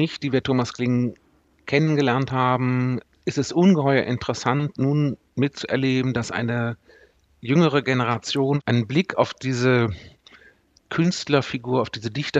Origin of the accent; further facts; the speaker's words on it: Neuss, North Rhine-Westphalia, Germany; also born or lived in Cologne; now in Dresden, Germany; Ich war aus Neuss. Alle sind damals nach Köln gezogen.